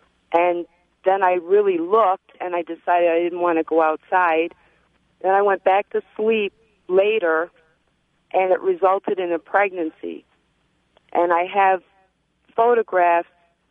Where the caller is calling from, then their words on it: Buffalo, New York, United States; I'm calling from Buffalo.